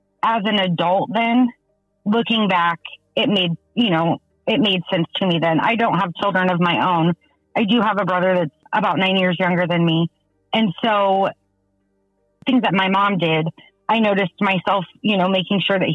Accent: North Webster, Indiana, United States; I grew up in the North Webster area.

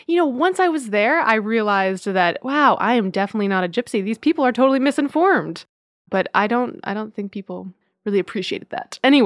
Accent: Silver Spring, Maryland, United States; born there; also born or lived in Virginia / New Jersey / New York; So I was born in Silver Spring, Maryland, right outside of D.C., then moved to Northern Virginia, and then New Jersey, and then New York. Yeah, we moved around a lot.

